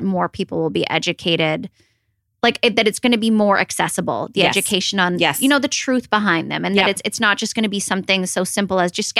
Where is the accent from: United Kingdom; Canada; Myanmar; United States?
Canada; I'm French Canadian